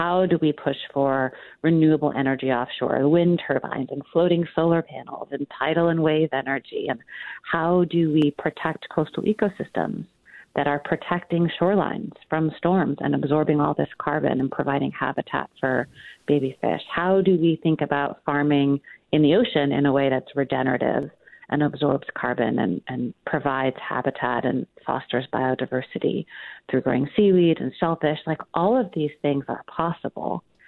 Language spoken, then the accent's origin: English; Brooklyn, New York, United States; I grew up in Brooklyn and never thought of New York as a coastal city